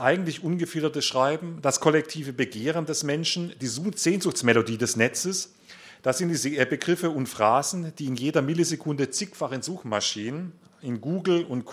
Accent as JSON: {"language": "German", "town": "Stuttgart", "region": "Baden-Württemberg", "country": "Germany", "said": "ich komme aus Stuttgart."}